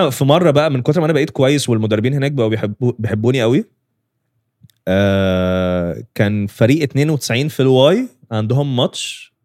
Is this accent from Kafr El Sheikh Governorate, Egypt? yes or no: no; Alexandria, Alexandria Governorate, Egypt; نادي الاتحاد عندنا في اسكندريه